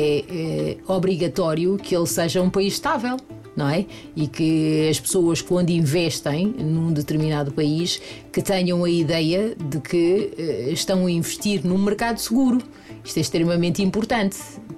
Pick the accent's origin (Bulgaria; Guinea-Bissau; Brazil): Guinea-Bissau; todos nós, enquanto guineenses, digo da minha parte